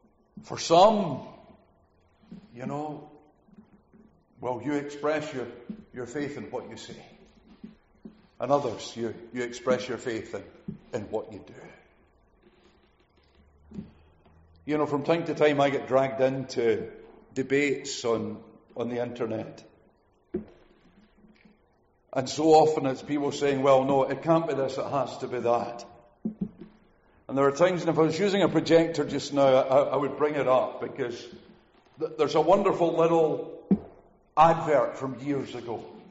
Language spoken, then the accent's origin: English; Wishaw, Scotland, United Kingdom; Some of you are aware that as I grew up in Wishaw Baptist Church, for most of the period when I was really aware of what was happening, Noel was our pastor. But growing up there, what you might call within Lanarkshire evangelicalism